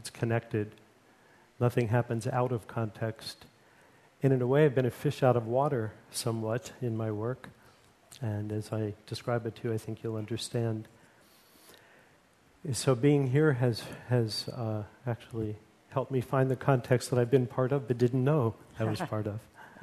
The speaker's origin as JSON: {"language": "English", "country": "United States", "tie": "born there", "said": "I was born in the United States"}